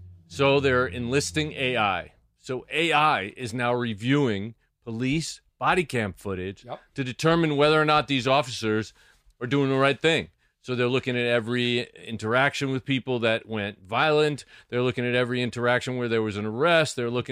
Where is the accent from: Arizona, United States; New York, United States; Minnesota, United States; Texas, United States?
New York, United States; Bronx; I'm from the Bronx.